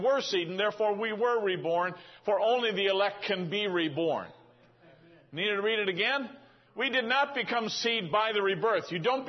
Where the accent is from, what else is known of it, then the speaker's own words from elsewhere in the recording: Canada; born there; Because I came from there. I was born on Canadian soil.